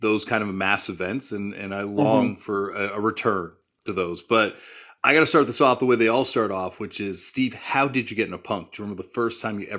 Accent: Toronto, Ontario, Canada; I'm from Toronto, but we drove down for the second day of the Warped Tour

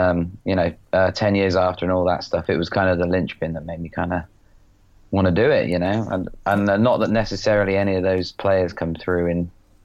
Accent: Oxford, South East England, United Kingdom; I grew up sort of just outside Oxford in a sort of semi-council-y kind of rural market town.

